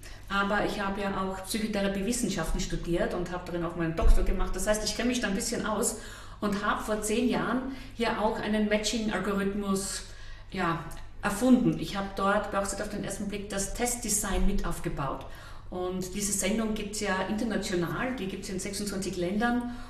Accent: Schönberg bei Oberdorf am Hocheck, Styria, Austria; also born or lived in Graz; Genau, in Schönberg bei Oberdorf am Hocheck. Also wer das nicht kennt, der kennt vielleicht Kirchberg an der Raab. Das heißt, schönste und tiefste Oststeiermark.

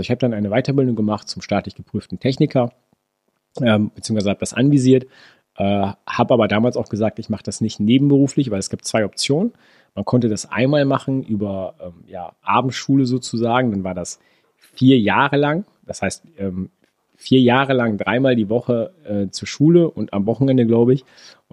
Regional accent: North Rhine-Westphalia, Germany; Ich komme aus dem Münsterland. In Büren ist da tatsächlich der, ja, der Ort, wo ich meine Lehre gemacht habe.

